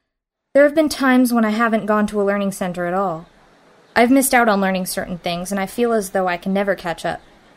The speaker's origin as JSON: {"language": "English", "town": "Mobile", "region": "Alabama", "country": "United States", "tie": "born there", "said": "I was born in 2010 in Mobile, Alabama."}